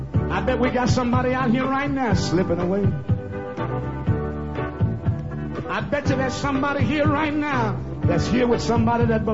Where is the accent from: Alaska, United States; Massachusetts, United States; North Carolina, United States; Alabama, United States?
Alabama, United States; Montgomery; You know, I'm from Montgomery, Alabama. And I went down to Montgomery the other day to visit with my grandparents.